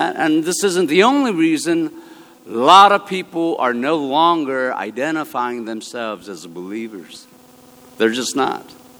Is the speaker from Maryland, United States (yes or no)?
yes; Bethesda, Maryland, United States; especially growing up in Bethesda, it was never the case it was popular.